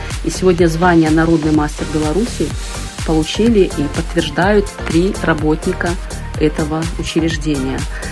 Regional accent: Oktyabrsky, Russia; я родилась и живу в Октябрьском

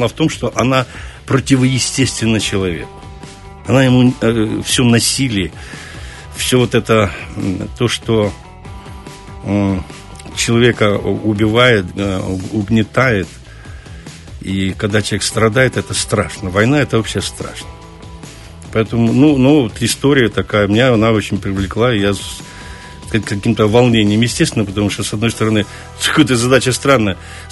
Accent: Odesa, Odesa Oblast, Ukraine; Может быть, это Одессу мне напоминает, я сам одессит

